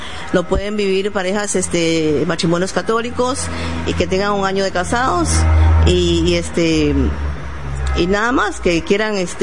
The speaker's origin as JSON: {"language": "Spanish", "region": "Alajuela", "country": "Costa Rica", "said": "Estamos aquí en San Carlos, somos de Alajuela Centro"}